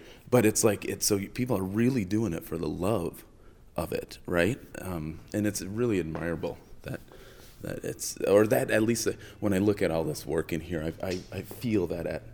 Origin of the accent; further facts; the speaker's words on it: Midwest, United States; born there; also born or lived in San Francisco; now in Homer, United States; I was born in the Midwest. Came up here permanently in 2003. Okay. From San Francisco.